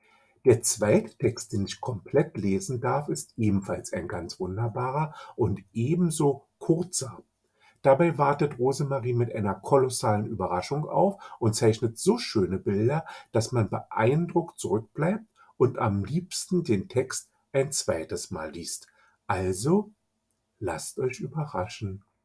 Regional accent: Berlin, Germany; Denn wir Berliner sind ja nicht so die Karnevalisten.

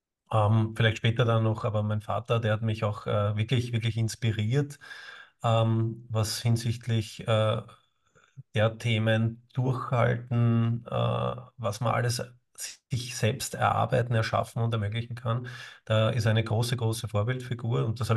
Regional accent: Austria; Ich bin Österreicher, bekennender Österreicher. Ich lebe in der schönsten deutschsprachigen Stadt, nämlich Wien. Jetzt gerade bin ich aber in meinem Haus im Burgenland

